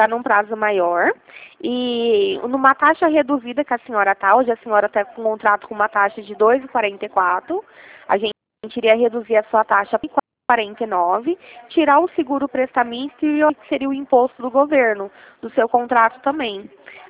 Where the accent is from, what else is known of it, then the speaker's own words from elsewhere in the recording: Ribeirão Preto, São Paulo, Brazil; Eu sou daqui de Ribeirão Preto.